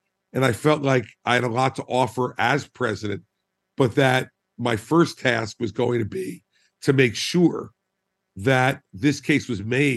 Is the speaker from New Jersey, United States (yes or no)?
yes; New Jersey, United States; I'm a Republican from New Jersey. Booing is not something that's foreign.